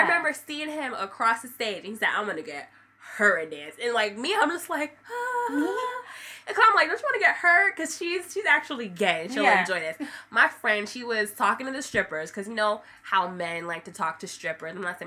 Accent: Hartford, Connecticut, United States; My very first strip club, I'm from Hartford. Why is that? 860, like, I'm out.

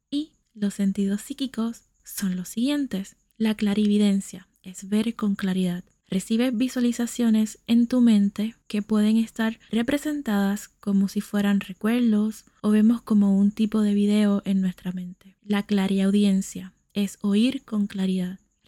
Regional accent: Puerto Rico; puertorriqueña y tu sanadora holística favorita

